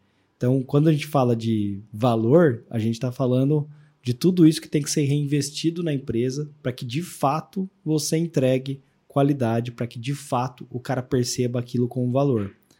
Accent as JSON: {"language": "Portuguese", "region": "São Paulo", "country": "Brazil", "said": "a gente estava aqui no interior de São Paulo, né? Também sou caipira."}